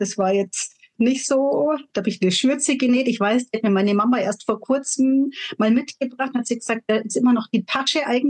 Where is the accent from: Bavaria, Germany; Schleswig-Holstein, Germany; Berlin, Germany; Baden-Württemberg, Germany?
Bavaria, Germany; Ich, wie die Anna gerade schon gesagt hat, ich komme aus Bayern zwischen München und Garmisch, bin noch 44 Jahre alt